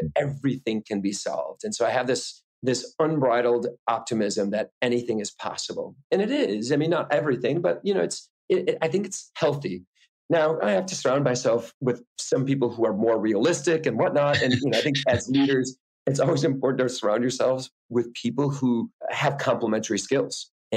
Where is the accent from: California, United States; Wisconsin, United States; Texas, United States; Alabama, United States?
Wisconsin, United States; I'm originally from Wisconsin.